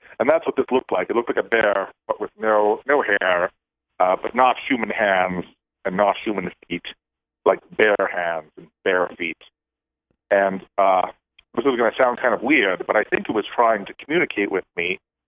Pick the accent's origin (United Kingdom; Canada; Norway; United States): Canada; And I grew up in Canada, so I, you know, took French for about 12 years